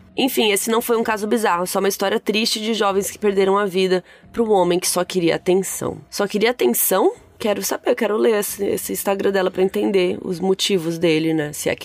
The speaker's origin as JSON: {"language": "Portuguese", "town": "Rio Grande", "region": "Rio Grande do Sul", "country": "Brazil", "tie": "born there", "said": "na cidade onde eu nasci. O caso aconteceu na cidade do Rio Grande, no Rio Grande do Sul, conhecida pela Praia do Cassino."}